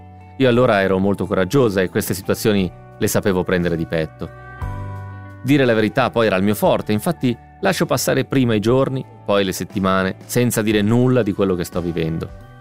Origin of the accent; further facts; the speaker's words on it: Ostia, Lazio, Italy; Io sono di Ostia.